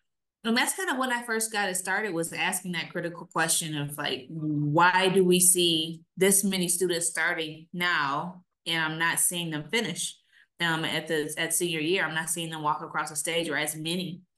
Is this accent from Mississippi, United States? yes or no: no; Detroit, Michigan, United States; I am from Detroit, Michigan. So I currently work in the city next door to the city that I am not only from, but I live here now.